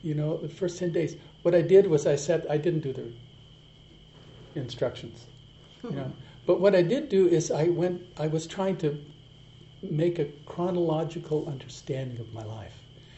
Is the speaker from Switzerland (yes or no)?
yes; Switzerland; English is a second language; growing up in Europe and in Switzerland in a little village